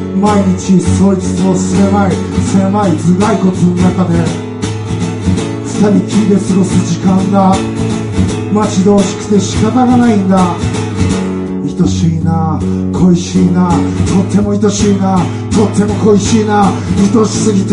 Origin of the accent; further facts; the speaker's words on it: Hokkaido, Japan; now in Chiba, Japan; 北海道の海は、僕が暮らしているのは千葉でして、ふるさとの海はなんかどっか悲しく見えてですね